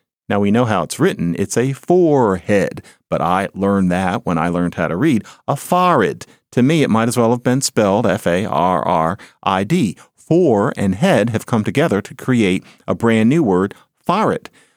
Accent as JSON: {"language": "English", "town": "Philadelphia", "region": "Pennsylvania", "country": "United States", "tie": "born or raised there", "said": "I grew up on Marion Lane in Philadelphia. Nobody said, oh, do you live on Marion Lane? It was 7024 Marion Lane. It was the perfect house. It was not special in any way. It was a little duplex, but it had four bedrooms upstairs."}